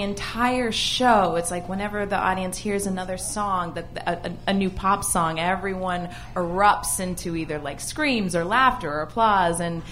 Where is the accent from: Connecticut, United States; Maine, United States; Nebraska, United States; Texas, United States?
Maine, United States; also born or lived in New York; I grew up, I'm from Maine originally. I grew up dancing hardcore, you know, in ballet class every single day.